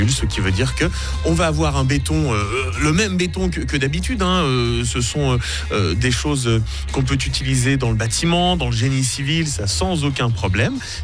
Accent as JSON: {"language": "French", "country": "Switzerland", "said": "c'est chez nous en Suisse que ça se passe"}